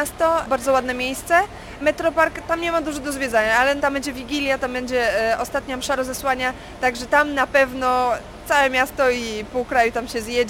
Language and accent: Polish; Bydgoszcz, Kuyavian-Pomeranian Voivodeship, Poland; jestem z Bydgoszczy, ale studiuję w Gdańsku. Jestem tu już 10 miesięcy